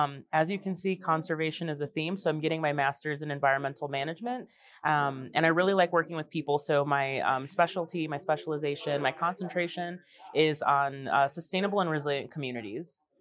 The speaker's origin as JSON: {"language": "English", "town": "Chicago", "region": "Illinois", "country": "United States", "tie": "born or raised there", "said": "I grew up in Chicago. It's not a very outdoorsy place. You know, like I was in a very, very urban area, concrete jungle."}